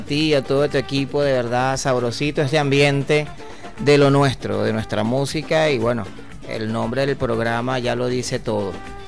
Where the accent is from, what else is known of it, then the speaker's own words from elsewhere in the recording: Guasdualito, Apure, Venezuela; also born or lived in Palmarito; Sí, Palmarito, y me crié en Guasdualito.